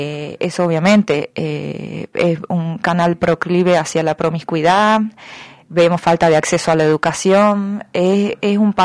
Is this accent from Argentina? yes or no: yes; Tucumán, Argentina; los que hemos salido perdiendo somos todos los tucumanos